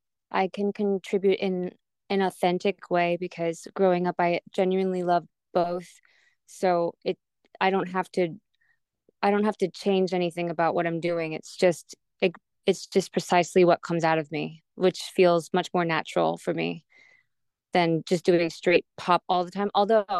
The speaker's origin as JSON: {"language": "English", "region": "Seoul", "country": "South Korea", "tie": "born or raised there", "said": "Well, I grew up on a American military base in Seoul, South Korea"}